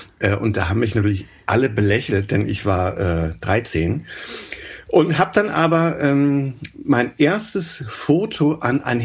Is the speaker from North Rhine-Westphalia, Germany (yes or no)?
no; Frankfurt, Hesse, Germany; und ich bin aus Frankfurt